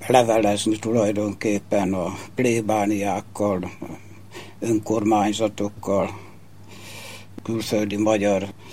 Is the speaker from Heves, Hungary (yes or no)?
yes; Visznek, Heves, Hungary; Először is én is a Szent László pártfogásába ajánlott magyar faluba születtem, Visznek községbe, Jászárok szállás mellett. Ott kereszteltek, bérmáltak, ott minisztráltam 15 éves koromig.